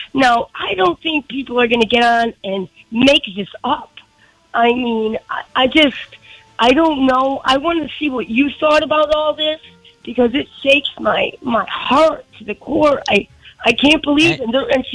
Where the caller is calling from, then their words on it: St. Augustine, Florida, United States; I'm calling from St. Augustine.